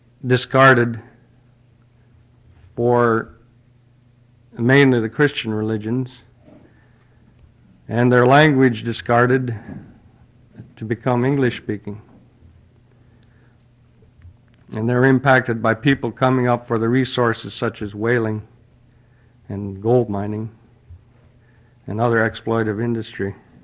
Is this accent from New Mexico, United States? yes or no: no; Nome, Alaska, United States; I'm with Coeric, one of the ANCSA nonprofit corporations. And I grew up in Nome, and I'm just giving a testimony today as an individual citizen.